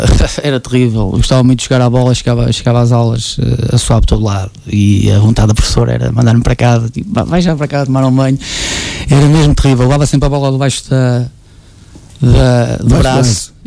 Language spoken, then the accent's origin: Portuguese; Esmoriz, Aveiro, Portugal; also born or lived in Espinho; Eu venho de Esmoriz, que é uma cidade aqui perto, como estava a dizer